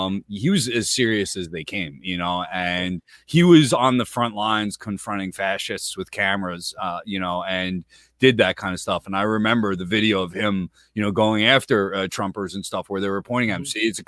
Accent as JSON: {"language": "English", "region": "New Jersey", "country": "United States", "tie": "born or raised there", "said": "I gotta stroke my face because I'm watching this going, oh, this is how I'm representing my home state."}